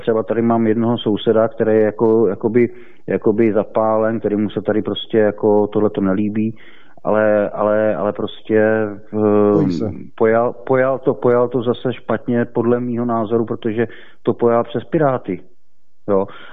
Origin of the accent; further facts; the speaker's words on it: Hodonín, South Moravian Region, Czechia; born there; pocházím také z Moravy. Ano, a já jsem se narodil v Hodoníně, jo. Takže já ty kořeny moravský mám taky a taková palice moravská jsem taky.